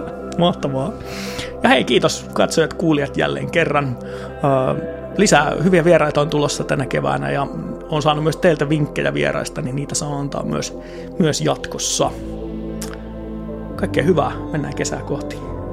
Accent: Ostrobothnia, Finland; mä oon Pohjanmaalta, mä oon Landelta

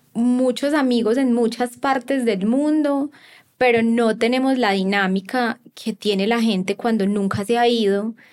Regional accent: Colombia; Porque somos colombianos, estamos acá.

